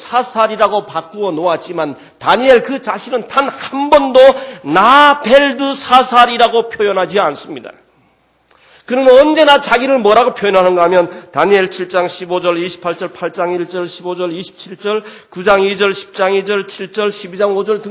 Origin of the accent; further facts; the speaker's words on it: South Korea; 한국 사람들은 비교적 때하고 좀 친숙합니다.